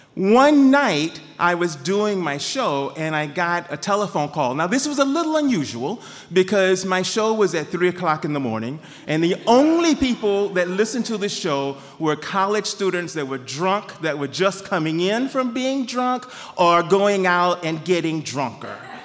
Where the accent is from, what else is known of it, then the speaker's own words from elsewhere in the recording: Texas, United States; I am glad to be in Maine today. But I'm originally from Texas. And the thing that you should know about Texans is that the one thing that we can do better and differently than anybody else is talk.